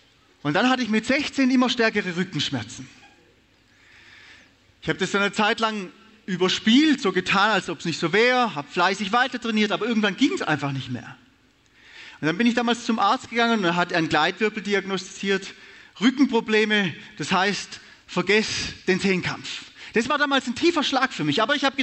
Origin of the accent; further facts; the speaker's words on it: Baden-Württemberg, Germany; Ich bin ja aus Hohenlohe, die schaffen fast noch mehr wie die Schwaben.